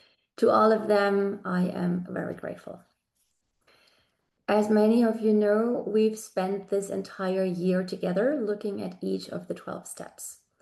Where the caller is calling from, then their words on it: Germany; I'm speaking today from Germany.